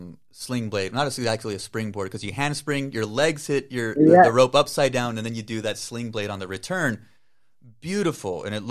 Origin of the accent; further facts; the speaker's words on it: El Paso, Texas, United States; You know, I grew up in El Paso, so being in Juarez or, you know, seeing my family in the valley, crossing over to Reynosa and watching a wrestling match or something